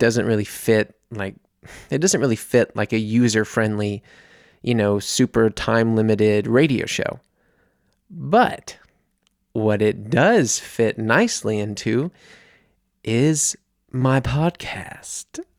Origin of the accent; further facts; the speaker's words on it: United States; now in Germany; I'm an American here in Germany, and my show lands on Independence Day.